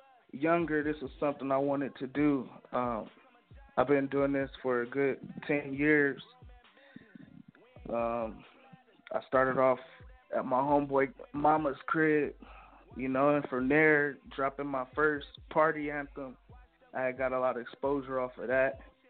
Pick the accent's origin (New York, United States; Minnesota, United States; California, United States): California, United States; Long Beach; also born or lived in Lancaster; I'm from Eastside Long Beach, California, and I also rep Lancaster, California, because I moved from Long Beach to Lancaster.